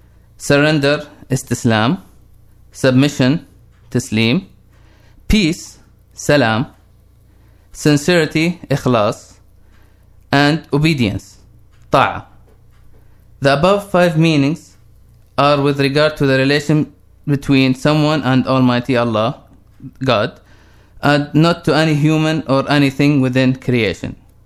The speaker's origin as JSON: {"language": "English", "country": "Saudi Arabia", "said": "I am from Saudi Arabia."}